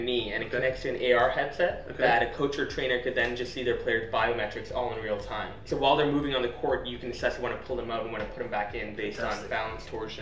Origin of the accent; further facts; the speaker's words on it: Singapore; born there; I was born in Singapore and hyper competitive environment, like the best place to grow up in as a child.